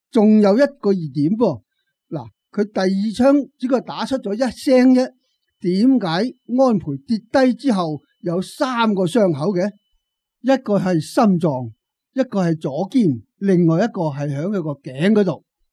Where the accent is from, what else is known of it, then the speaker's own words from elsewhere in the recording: China; 虽然我是中国人，但是我很讨厌战争。